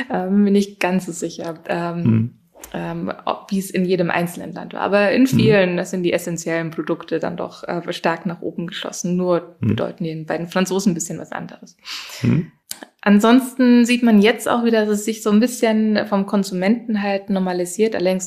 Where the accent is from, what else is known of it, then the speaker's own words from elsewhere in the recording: Germany; ursprünglich bin ich ja aus Deutschland und ich bin schon auch eher ein direkter Mensch.